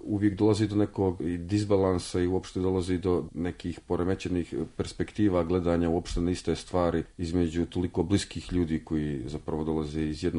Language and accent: Serbian; Montenegro; dolazim iz Crne Gore, ja pišem u Crnoj Gori